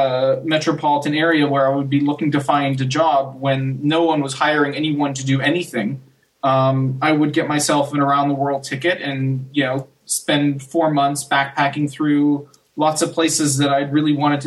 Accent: San Diego, California, United States; one of my favorite flights that I did quite a bit growing up in San Diego was San Diego, L.A.

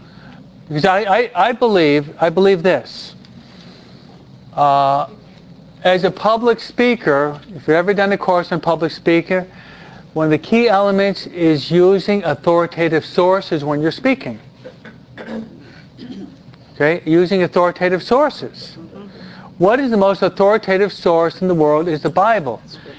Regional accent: United States; As an American, but we're in the United States, right?

